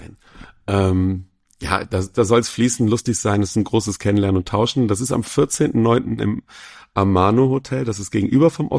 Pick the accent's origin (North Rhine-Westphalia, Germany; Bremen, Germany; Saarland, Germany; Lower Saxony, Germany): North Rhine-Westphalia, Germany; Cologne; Richtig, im Köln-Bonner Raum.